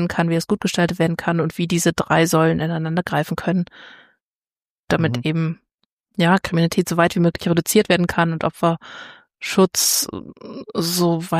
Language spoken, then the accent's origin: German; Rhineland, Germany; Naja, als Rheinländerin den Rhein.